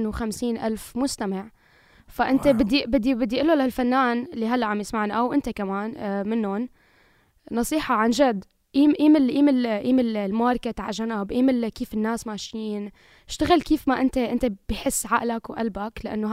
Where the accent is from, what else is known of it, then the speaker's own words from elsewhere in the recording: United Arab Emirates; بما أنه أنا ربيت بالإمارات فهاد شيء تعلمته